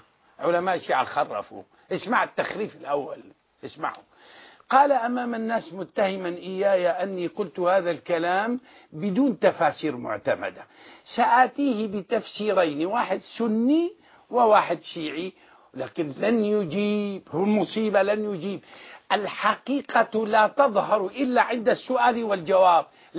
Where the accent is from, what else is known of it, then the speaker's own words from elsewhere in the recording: Syria; عندنا في سوريا